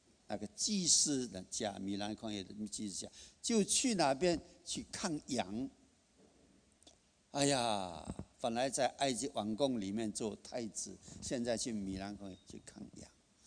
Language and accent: Chinese; China; 我们中国，我是在中国长大